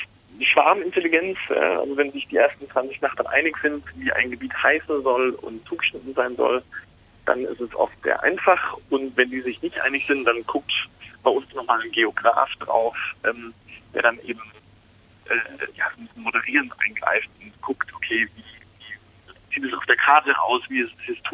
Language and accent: German; Dormitz, Bavaria, Germany; born there; in meinem Geburtsort in Dormitz, das ist so ein kleines oberfränkisches Dorf bei Erlangen